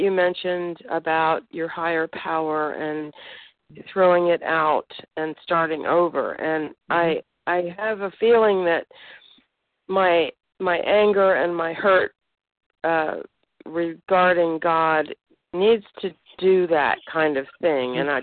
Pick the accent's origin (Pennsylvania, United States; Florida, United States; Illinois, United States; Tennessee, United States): Tennessee, United States; I'm from East Tennessee, and I'm struggling, food addict, compulsive overeater.